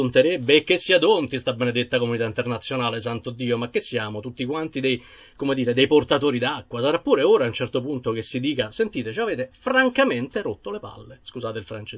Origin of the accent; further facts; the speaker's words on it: Rome, Lazio, Italy; io sono anche romano